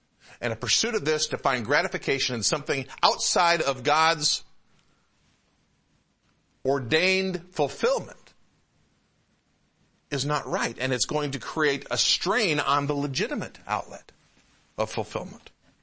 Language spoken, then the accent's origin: English; Detroit, Michigan, United States; I grew up in the Metro Detroit area.